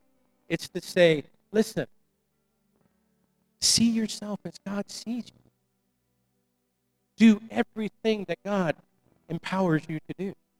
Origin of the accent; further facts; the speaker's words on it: Florida, United States; I grew up near the Hood in Florida. I had a nice house, grew up in a good family, but we weren't far from the track.